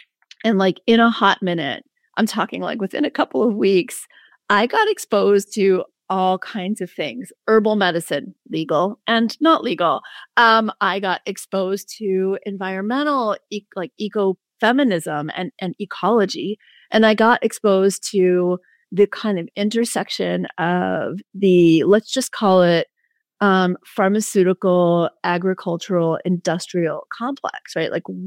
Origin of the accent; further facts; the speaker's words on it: New York City, New York, United States; I was born in New York City in 1966. Y'all can do the math. And I grew up in a housing project with a single mom.